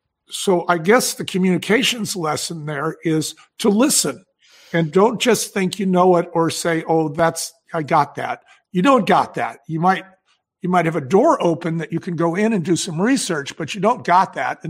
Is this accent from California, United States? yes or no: yes; San Francisco, California, United States; Okay, so Bonnie's from Portland, and I'm from San Francisco.